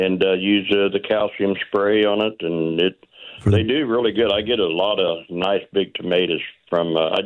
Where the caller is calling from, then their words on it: St. Clair, Missouri, United States; St. Clair, Missouri.